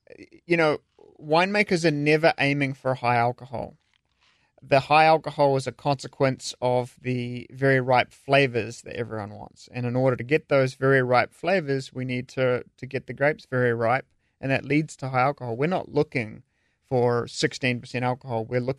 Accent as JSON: {"language": "English", "country": "New Zealand", "said": "No, because I'm from New Zealand."}